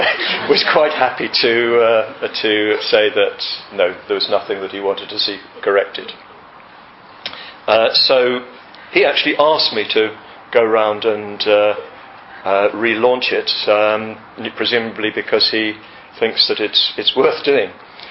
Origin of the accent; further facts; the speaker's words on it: Chatham, South East England, United Kingdom; born there; There's a bit of a team from Kent here. I was born in Chatham more years ago than I care to remember.